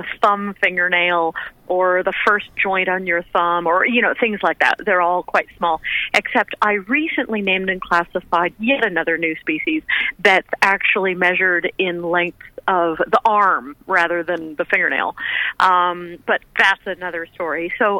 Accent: Valley of Enchantment, California, United States; now in Hobart, Australia; I was born in Palm Springs in the desert. I was raised in a little town in the mountains called Valley of Enchantment.

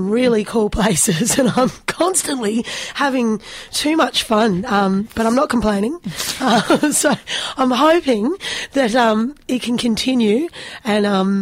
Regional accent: Canberra, Australian Capital Territory, Australia; also born or lived in Melbourne; now in Ulladulla, Australia; I grew up in Canberra.

